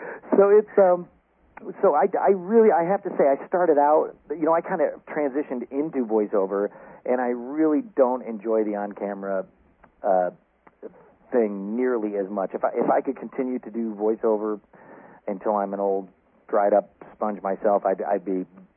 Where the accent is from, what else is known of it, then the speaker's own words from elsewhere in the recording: Syracuse, New York, United States; in at least in my hometown of Syracuse, New York